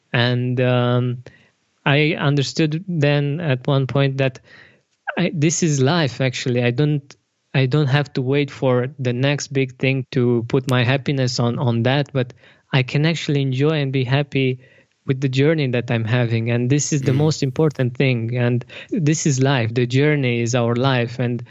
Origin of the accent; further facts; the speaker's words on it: Romania; English is a second language; but I'm based in Romania. I'm Romanian. My English is my second language, so if my English is not perfect, that might be the reason.